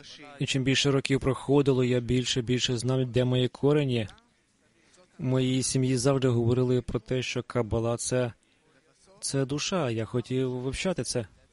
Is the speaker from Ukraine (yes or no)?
no; South Africa; Ukrainian is a second language; Я теж з Південної Африки